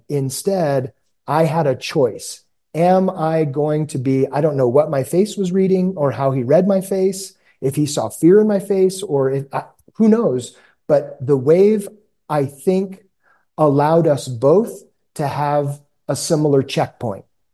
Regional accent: El Paso, Texas, United States; also born or lived in Dallas; now in Albuquerque, United States; Grew up in El Paso, Texas, and have slowly moved east to Dallas. I've spent most of my life in Dallas.

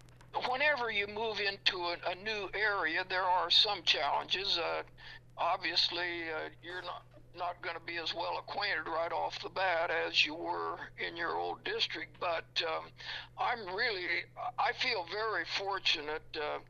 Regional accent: Tennessee, United States; And by the way, I grew up over in Marion County, just across the river at that time, and now the lake, from the Knoxville area. So it's kind of like home territory in a way.

